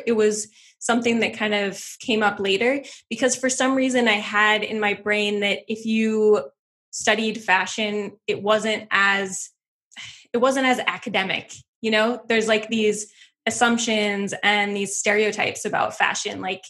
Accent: Wisconsin, United States; I grew up in Wisconsin in the middle of nowhere. But even though we lived like out off of a country road, I was obsessed with dressing.

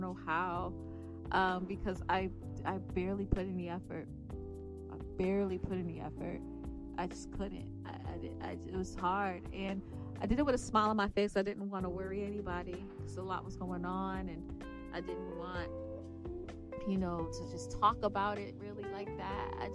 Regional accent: Boston, Massachusetts, United States; me having a job in the city, right, because I'm from Boston.

